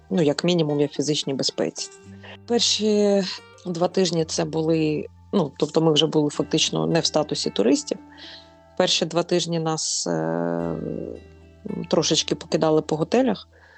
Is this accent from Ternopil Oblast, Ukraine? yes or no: no; Bucha, Kyiv Oblast, Ukraine; moved away as an adult; now in Poland; ми з Бучі з дочкою, невідомо, куди їхати